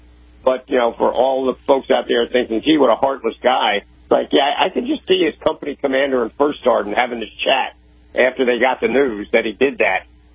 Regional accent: New York, United States; I grew up in New York.

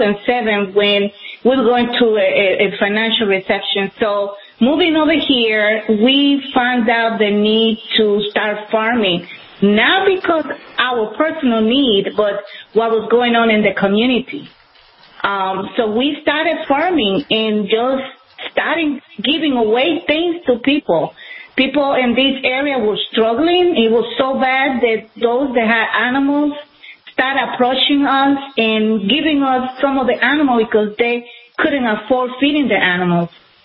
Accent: Puerto Rico; Well, I am originally from Puerto Rico, so we have a lot of natural resources.

